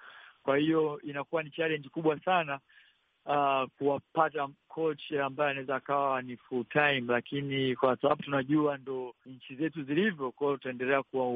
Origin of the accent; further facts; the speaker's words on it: Buguruni, Dar es Salaam, Tanzania; Nimekulia Buguruni, ambapo ni sehemu ambapo hakuna facility yote ya kuweza wewe kucheza basketball.